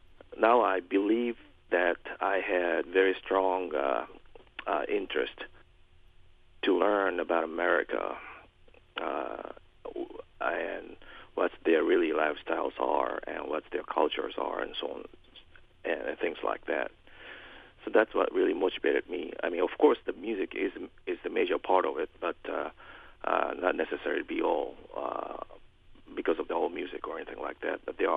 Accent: Kyoto, Japan; that's the first gig I ever had, and made a $20 a night in my hometown, Kyoto.

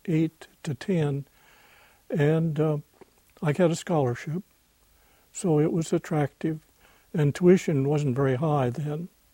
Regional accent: Illinois, United States; Between Rankin and East Lynn. It's in the northern part of Vermilion County.

